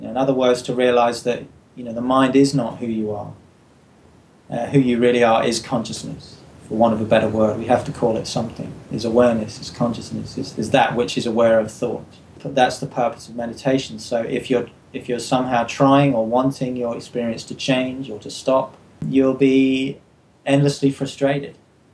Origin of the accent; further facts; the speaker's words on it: United Kingdom; Got to have a tea break, being a Brit.